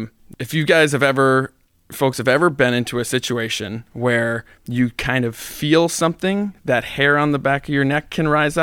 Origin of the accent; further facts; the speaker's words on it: Providence, Rhode Island, United States; So I grew up on Halsey Street, which mm-hmm. is right off of Benefit Street on the east side of Providence.